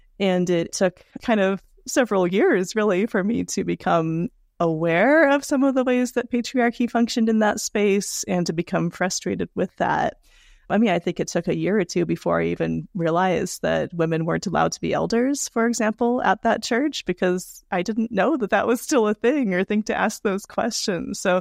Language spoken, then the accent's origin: English; Seattle, Washington, United States; So I grew up in the Seattle area in a church community